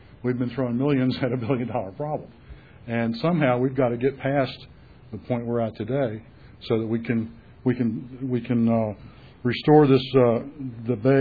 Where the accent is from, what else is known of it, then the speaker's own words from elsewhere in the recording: Pocosin, Virginia, United States; I'm from Pocosin, Virginia.